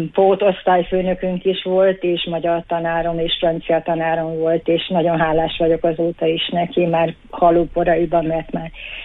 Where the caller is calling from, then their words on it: Sárospatak, Borsod-Abaúj-Zemplén, Hungary; Sárospatakról vagyok